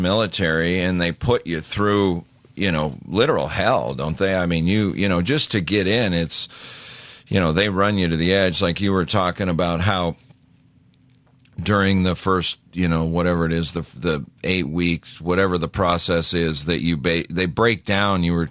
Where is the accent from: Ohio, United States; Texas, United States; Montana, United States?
Montana, United States; I grew up in Montana, and so when they were up in those mountains, I could smell that lime in the dirt just because I've been around it so much.